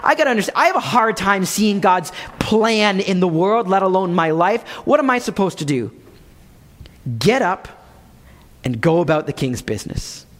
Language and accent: English; Ottawa, Ontario, Canada; I grew up in Ottawa